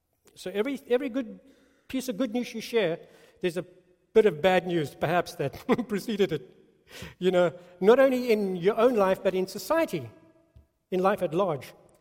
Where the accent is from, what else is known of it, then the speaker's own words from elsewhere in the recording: South Africa; now in United States; Mine's a mongrel, you know? It's kind of like turned into a thousand things since I've been in the States for, I don't know how many years, 30-something years. South African.